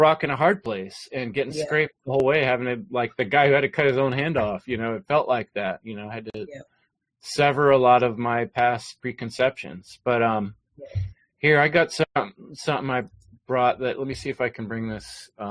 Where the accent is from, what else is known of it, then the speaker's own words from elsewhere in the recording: San Jose, California, United States; compared to where I grew up in East San Jose, the Bay Area, the Silicon Valley